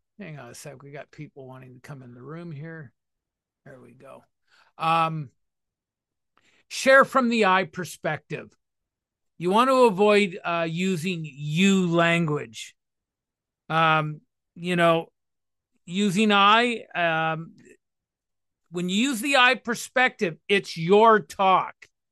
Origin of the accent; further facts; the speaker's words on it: Toronto, Ontario, Canada; outside my hometown here in Toronto